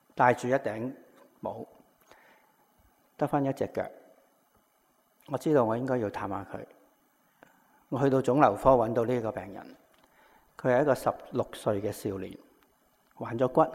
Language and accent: Chinese; Hong Kong; born there; 为什么我出世在上海街715号的妈妈，阿哥在养和医院出世，弟弟在广华医院出世，为什么我在上海街出世？